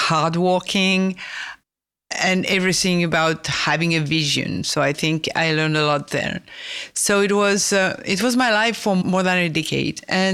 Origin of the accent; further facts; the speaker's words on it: France; accent: French; English is a second language; moved away; So I was born and raised in France. It's not a surprise with my accent.